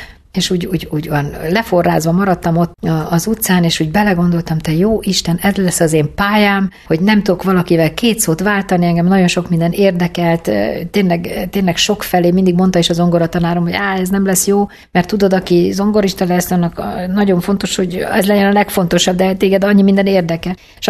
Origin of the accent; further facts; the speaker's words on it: Pécs, Baranya, Hungary; nagyon vidám, nagyon szép gyerekkorom volt, tanárok a szüleim, Pécsett élünk, még most is, és tényleg pécsi vagyok.